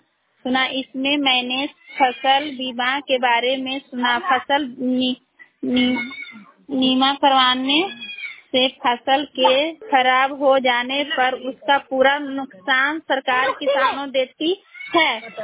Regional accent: Girdhar Chak, Bihar, India; सरथा पंचायत के रहने वाली हूँ, ग्राम गिरधर चक से, ब्लॉक नालंदा जिला से बोल रही हूँ।

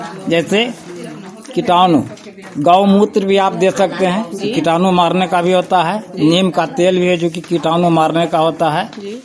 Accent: Lakshmi Bigha, India; BRP के पद पर काम करता हूँ। मेरा गांव लक्ष्मी बिगा है।

